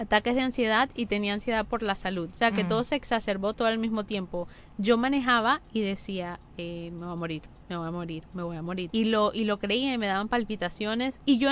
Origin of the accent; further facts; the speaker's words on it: Venezuela; Viste, estoy hablando como venezolana.